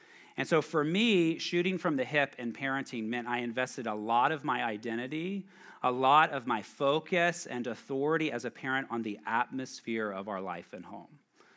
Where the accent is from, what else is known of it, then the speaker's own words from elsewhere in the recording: the South, United States; I'm from the South.